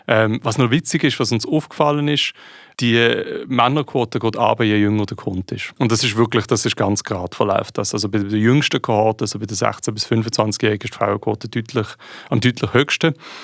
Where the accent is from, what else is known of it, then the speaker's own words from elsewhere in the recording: Switzerland; ich als Schweizer kann dort quasi einfach mein Geld auf eine Prepaid-Karte laden.